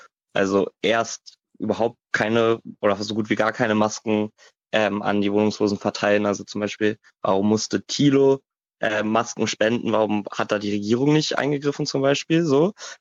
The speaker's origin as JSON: {"language": "German", "region": "Hamburg", "country": "Germany", "said": "ich komme aus Hamburg, ich bin 19 Jahre alt"}